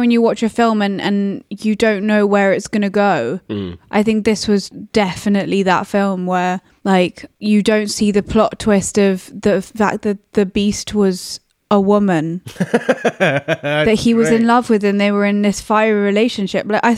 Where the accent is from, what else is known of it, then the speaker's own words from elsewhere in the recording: United Kingdom; Just because they were so serious and they were so deadpan, and being British, that's totally my humour.